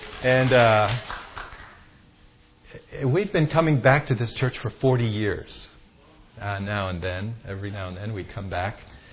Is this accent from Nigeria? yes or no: yes; Nigeria; I was born and raised in Nigeria, West Africa. My parents were missionaries there for 40 years.